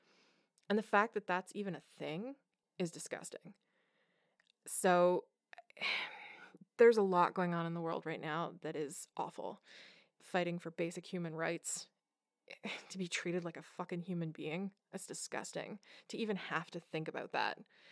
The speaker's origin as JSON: {"language": "English", "country": "Canada", "said": "Okay, so I'm Canadian, so I think that's why this question was posed the way it was."}